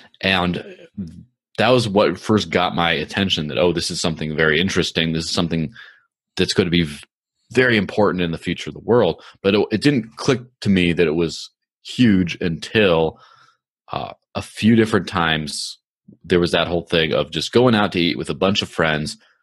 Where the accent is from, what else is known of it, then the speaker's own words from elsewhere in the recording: Mexico; but I grew up in Mexico in the early 90s and there was a peso crisis.